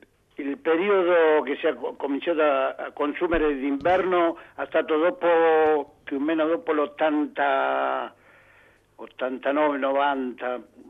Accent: Vibo Valentia, Calabria, Italy; Per mia voce sicuramente m'avete capito di dove sono io. Sono calabrese.

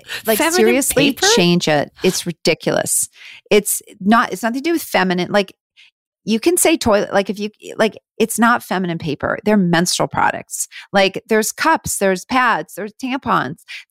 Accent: Canada; now in United States; I live down here, but I am still Canadian. So very much Canadian. And we are looking at moving back.

